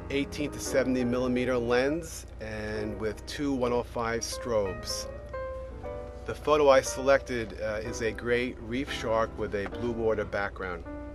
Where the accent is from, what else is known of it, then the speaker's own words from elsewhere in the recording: Miller Place, New York, United States; I'm from Miller Place, New York